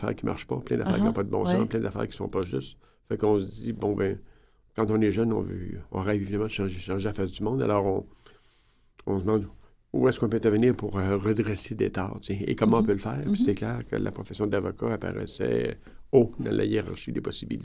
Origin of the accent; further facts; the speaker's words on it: Péribonka, Quebec, Canada; Moi, je suis originaire du Lac-Saint-Jean, je suis né à Péribonka, au Lac-Saint-Jean, où j'ai vécu jusqu'à l'âge de 11 ans, et dans une famille de 4.